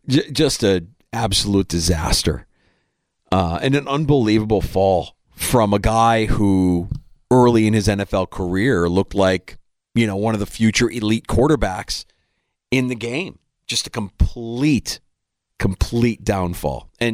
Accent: Midwest, United States; No, I can tell you, from growing up in the Midwest, when the Yankees were winning titles, everybody just plugs their nose.

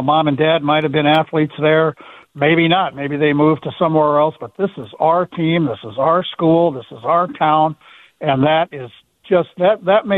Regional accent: Iowa, United States; also born or lived in Phoenix; now in Minnesota, United States; I wasn't born here, but I've lived here longer than I lived anywhere else. You know, grew up in Iowa and lived a few years in Phoenix, where it's really hot.

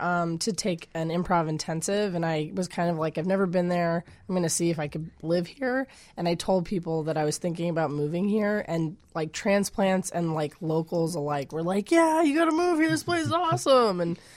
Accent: Rio Rancho, New Mexico, United States; Yeah, just north of Albuquerque, a little place called Rio Rancho. Mm-hmm. If you want a reference to it, Walter White's fake high school in Breaking Bad was my real high school.

